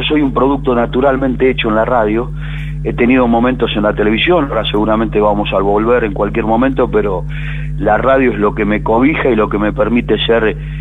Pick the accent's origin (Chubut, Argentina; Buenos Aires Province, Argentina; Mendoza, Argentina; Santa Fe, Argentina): Buenos Aires Province, Argentina; Alberti; Yo nací en Alberti, en la provincia de Buenos Aires.